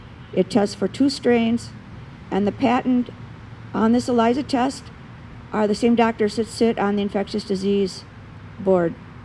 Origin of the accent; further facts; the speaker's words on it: Wisconsin, United States; And there's not a farmer that will argue with me. I'm from Crawford County.